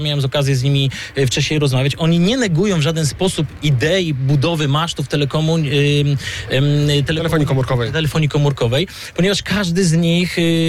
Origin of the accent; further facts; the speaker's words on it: Świętokrzyskie Voivodeship, Poland; Sam jako dziecko tutaj, grając na niedalekim boisku Orląt, miałem okazję też to widzieć